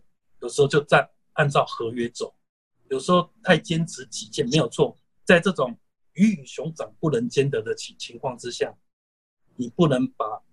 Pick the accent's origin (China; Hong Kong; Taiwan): Taiwan; 因为我们台湾人还是相对比较保守，比较保守，在投资方面